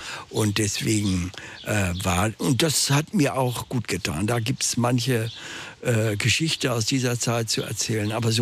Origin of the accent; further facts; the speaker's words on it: Hamburg, Germany; Ja, ich bin in Hamburg geboren und war da auch auf einem naturwissenschaftlichen Gymnasium